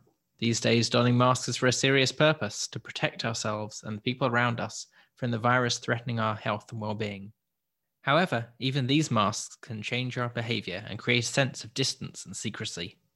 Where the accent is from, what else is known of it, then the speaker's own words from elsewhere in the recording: Israel; Growing up in Israel, Purim was a wonderful experience